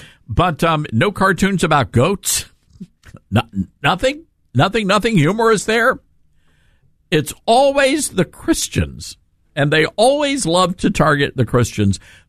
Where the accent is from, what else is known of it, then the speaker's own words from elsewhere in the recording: the South, United States; And look, I'm from the South. I'm a Southerner. You could say I'm a redneck.